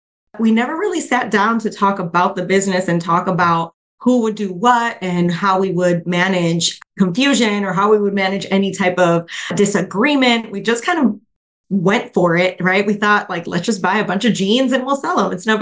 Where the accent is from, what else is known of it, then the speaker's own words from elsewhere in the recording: Milwaukee, Wisconsin, United States; I was born and raised actually in Milwaukee, Wisconsin. And, you know, coming from the Midwest